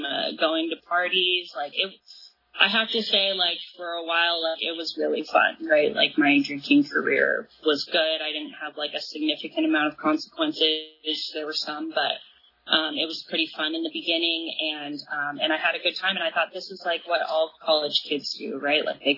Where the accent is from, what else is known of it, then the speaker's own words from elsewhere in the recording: Clovis, California, United States; Like you said, I grew up in Clovis, which we always consider is a lot nicer than Fresno.